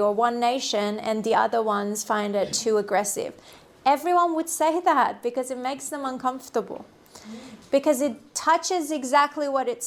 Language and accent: English; Iran; I'm from Iran, and when I talk to Iranian people, it's the same.